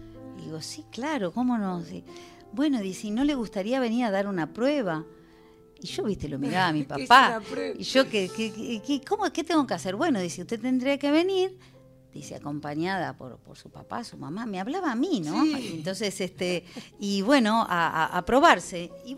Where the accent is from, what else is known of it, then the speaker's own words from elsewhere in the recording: San Isidro, Buenos Aires Province, Argentina; born there; yo empecé a cantar, tendría 6-7 años, cantaba folclore, nací en San Isidro